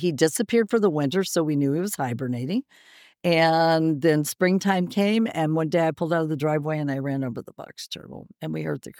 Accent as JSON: {"language": "English", "town": "Junction City", "country": "United States", "tie": "born or raised there", "said": "When I was growing up in Junction City, we used to we played outside all the time."}